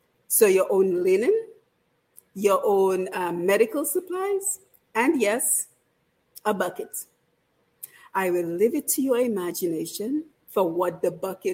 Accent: Dominica; So if you're from the Caribbean like I am, I'm from Dominica, not to be confused with the Dominican Republic

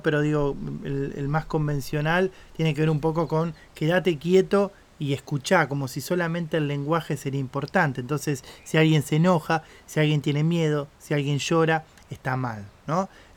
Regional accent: Argentina; yo soy de Argentina, y Argentina, los argentinos, no todos, pero muchas veces tenemos esta idea de que tenemos que tener una respuesta para todos.

